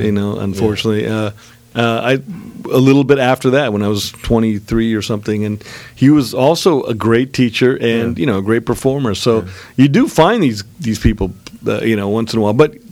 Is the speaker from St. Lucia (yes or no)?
no; Pakistan; The Indian thing, I mean, that's I am from Pakistan originally, and, Pakistan and India are really essentially one place.